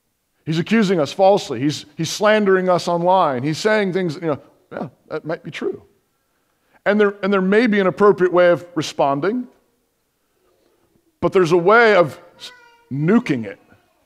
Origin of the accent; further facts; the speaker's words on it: Baltimore, Maryland, United States; I grew up near Baltimore.